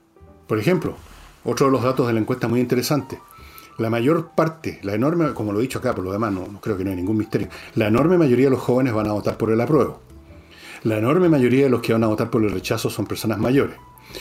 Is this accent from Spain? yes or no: no; Chile; somos todos chilenos